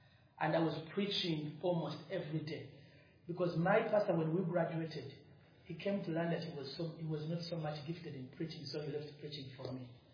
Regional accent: Uganda; I come from Uganda. Uganda is a country in the east of Africa. We have Tanzania in the south, Sudan in the north, Congo in the east, in the west, and Tanzania and Kenya in the east.

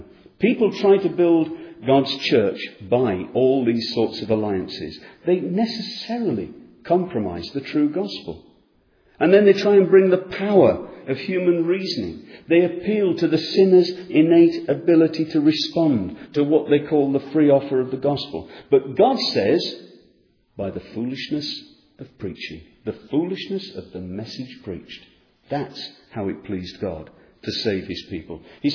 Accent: North West England, United Kingdom; Growing up in the Lake District and spending a lot of time there

